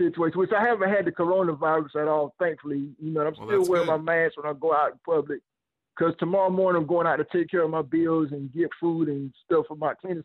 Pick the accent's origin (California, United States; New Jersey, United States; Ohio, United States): New Jersey, United States; Newark; Be well and represent for New York and New Jersey, you know, because I'm from Newark, New Jersey.